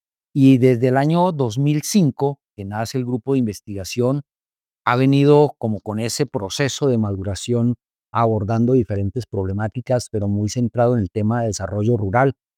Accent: Duitama, Boyacá, Colombia; born there; Mi familia es de origen campesino, yo soy nacido en Duitama, en el departamento de Boyacá. Mis abuelos trabajaron la tierra, mis padres digamos que ya se alejaron un poco, pero siempre he tenido esa vena de campesino

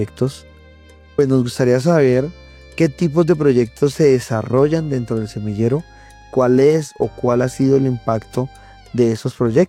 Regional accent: Tolima, Colombia; now in Bogotá, Colombia; que yo también soy del Tolima. No obstante, llevo, pues, ya han pasado los 30, casi 30, viviendo

